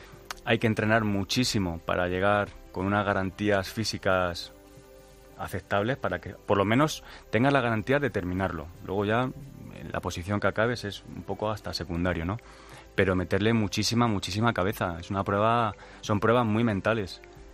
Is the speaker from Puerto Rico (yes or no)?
no; Spain; soy el creo que soy el único español que va a la prueba.